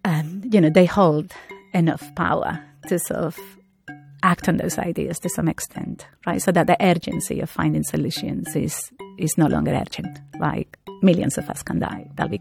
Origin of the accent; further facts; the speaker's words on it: Canary Islands, Spain; English is a second language; But I guess because I come from the Canary Islands, so I never really occupy primarily the role of the tourist